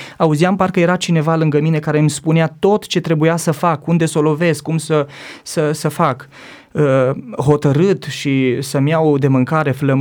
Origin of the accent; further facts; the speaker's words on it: Romania; Am întors capul și încercam să-mi șterg lacrimile, să nu vadă că eu plâng, și i-am spus că da, sunt român.